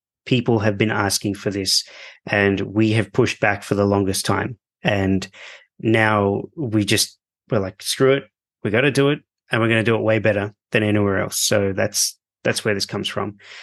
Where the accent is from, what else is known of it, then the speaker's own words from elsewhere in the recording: Australia; Oh man, in Spain, I was rolling my eyes like I'd grown up there, but now I come back and I sound as Australian as you can imagine. Australian speaking Spanish.